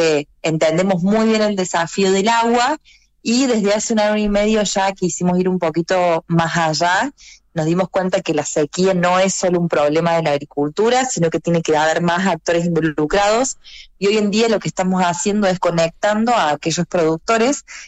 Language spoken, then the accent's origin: Spanish; Argentina; now in Santiago, Chile; yo soy argentina, pero vivo en Chile, así que estamos acá, es uno de nuestros países foco, así que estoy acá radicada en Santiago.